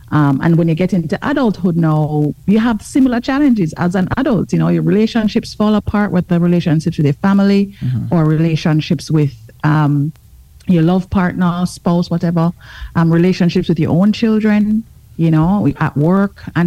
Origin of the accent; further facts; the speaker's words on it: Kingston, Jamaica; I actually grew up in an area called Mountain View, Jamaica. Mm-hmm. It's in Kingston. And I would say I grew up with my grandparents and my mom